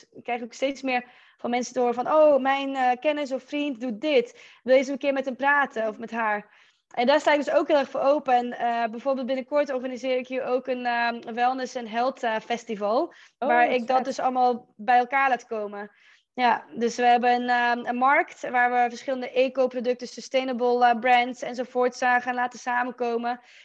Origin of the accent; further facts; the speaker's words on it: Netherlands; also born or lived in Belarus; now in Spain; ik ben in Wit-Rusland geboren, ik ben in Nederland opgegroeid. Maar een grotendeel van mijn volwassen leven leef ik in Spanje.